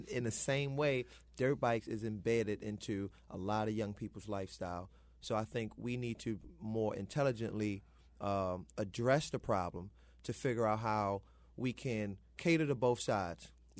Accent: Baltimore, Maryland, United States; That's an interesting journey, because … was a young boy who was confused on the streets of Baltimore, raised by a very strong woman

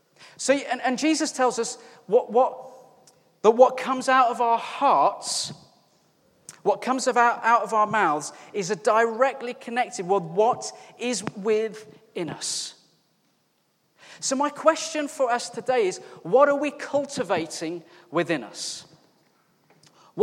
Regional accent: West Midlands, United Kingdom; And he's from the East Midlands. I'm from the West Midlands. Think Peaky Blinders. They're East Midlands.

